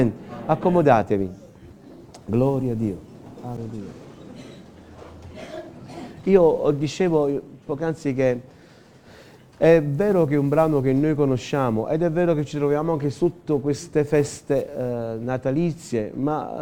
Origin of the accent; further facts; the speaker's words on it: Naples, Campania, Italy; born there; sono nato a Napoli